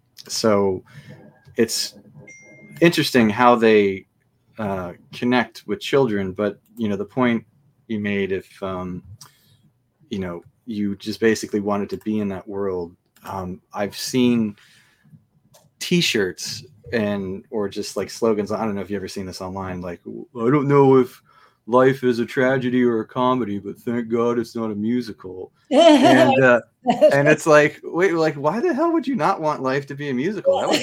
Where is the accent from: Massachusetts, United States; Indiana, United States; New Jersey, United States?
New Jersey, United States; Bradley Beach; I grew up in Bradley Beach, New Jersey, which is Monmouth County, so you know, about a 40-minute train ride out of Manhattan.